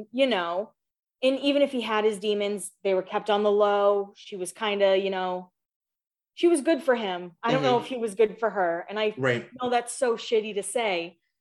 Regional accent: Massachusetts, United States; And I feel like I can say that because I'm from Massachusetts.

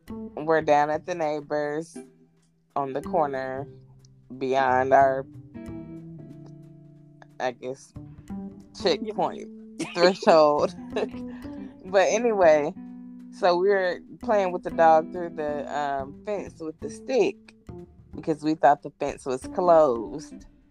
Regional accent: Fort Lauderdale, Florida, United States; born there; I was still living in Florida. If you don't know, I was born in Florida, Fort Lauderdale.

